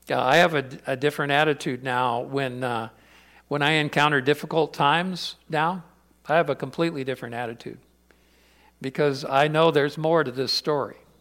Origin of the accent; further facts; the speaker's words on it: Florida, United States; I grew up in Florida, so it was back in my home area.